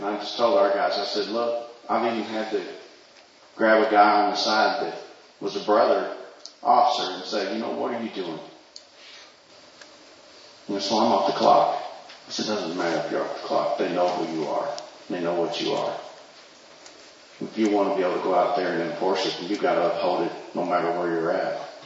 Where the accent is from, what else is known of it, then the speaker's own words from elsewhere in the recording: Altus, Oklahoma, United States; Altus, Oklahoma.